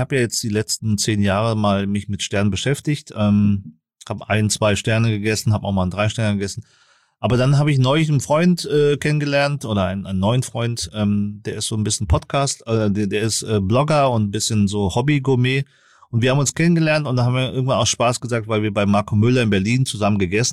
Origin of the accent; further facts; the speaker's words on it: Southern Vietnam, Vietnam; Andersrum im Süden, wo ich herkomme und wo meine Großeltern herkommen